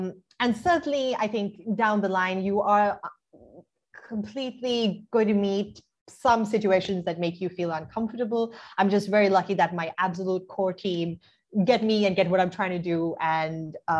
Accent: Sri Lanka; I grew up in Sri Lanka. This is where I am from.

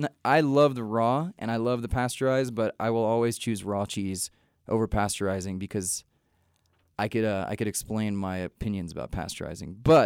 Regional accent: Virginia, United States; We're from Virginia, so we tend to focus on the Appalachian and the Blue Ridge Mountains area.

